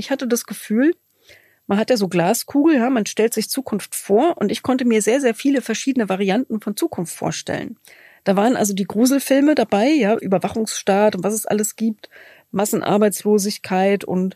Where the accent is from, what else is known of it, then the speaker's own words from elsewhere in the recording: East Germany, Germany; Zum Beispiel bin ich Ossi